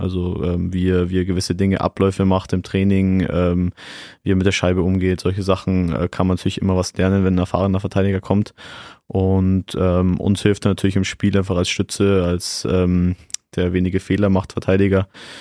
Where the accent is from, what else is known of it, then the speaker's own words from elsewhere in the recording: Germany; born there; Wir sind genau umgezogen, wo ich dann in Deutschland geboren wurde.